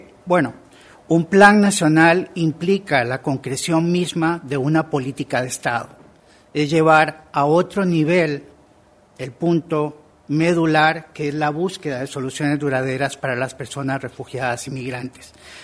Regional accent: Costa Rica; para mí es de doble complacencia, en tanto como costarricense. No solamente vengo de un país, al igual que el suyo, que históricamente ha recibido a personas refugiadas y migrantes

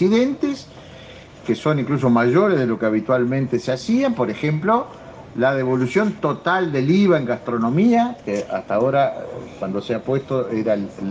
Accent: Uruguay; somos pocos los uruguayos

